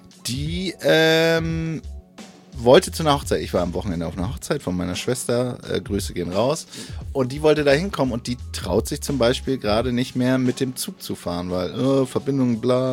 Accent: Neubrandenburg, Mecklenburg-Vorpommern, Germany; dann meine Oma wieder von Berlin in meine Heimatstadt Neubrandenburg zu heizen und dann wieder von Neubrandenburg wieder nach Berlin zu heizen

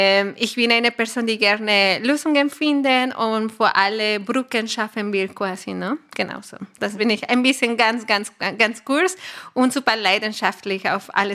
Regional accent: Mexico City, Mexico; German is a second language; now in Austria; ich komme aus Mexico City und ich lebe in Österreich seit 10 Jahren ungefähr

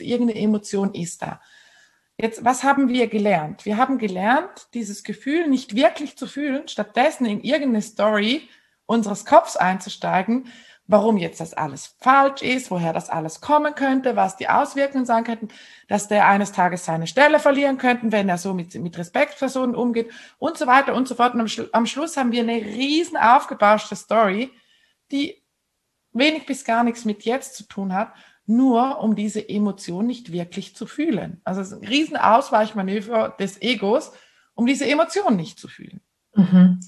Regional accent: Switzerland; Aber bei uns in der Schweiz ist es schon oft so, oder zumindest war das in meiner Empfindung, so in meiner Wahrnehmung.

